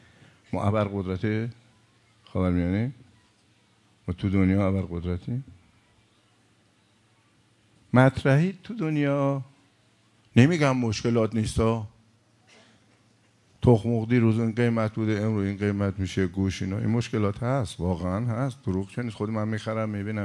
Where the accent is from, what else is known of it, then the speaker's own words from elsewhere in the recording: Iran; moved away; حدود 30 سال پیش که رفتیم اون طرف کانادا و آمریکا، وقتی میپرسید که Where are you from؟ آقا جون شما بچه کجایی؟ ما میگفتیم ایران.